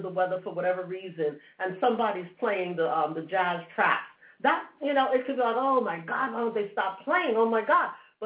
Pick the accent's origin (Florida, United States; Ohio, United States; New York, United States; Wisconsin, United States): New York, United States; New York City; I grew up in New York City, and years ago, and I'm going back now over 40 years ago, all right, with this brief story.